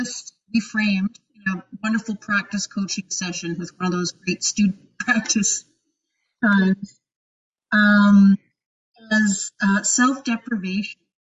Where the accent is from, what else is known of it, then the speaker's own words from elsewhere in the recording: Hornby Island, British Columbia, Canada; I'm from Hornby Island, British Columbia.